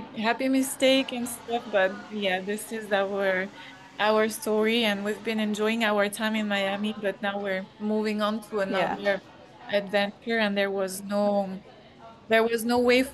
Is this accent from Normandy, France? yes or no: yes; Normandy, France; now in United States; I'm French. I've been living in the US for 6 years now, and I am originally from Normandy